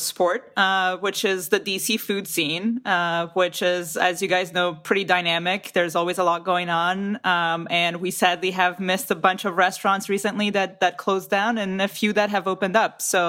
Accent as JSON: {"language": "English", "country": "France", "tie": "born or raised there", "said": "I grew up in France."}